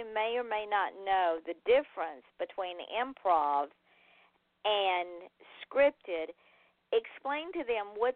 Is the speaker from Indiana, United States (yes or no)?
no; Georgia, United States; I mean, because rednecks, I'm from the South. I'm from Georgia.